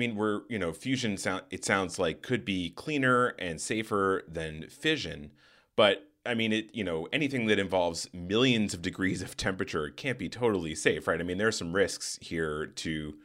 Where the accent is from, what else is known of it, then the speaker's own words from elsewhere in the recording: Tucson, Arizona, United States; Well, I will say I grew up in Tucson, Arizona